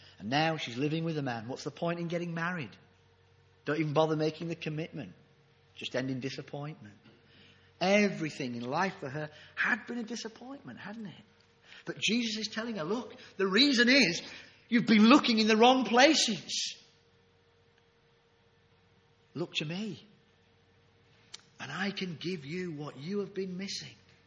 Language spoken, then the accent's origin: English; Yorkshire and the Humber, United Kingdom; I am a Yorkshireman, do watch my pennies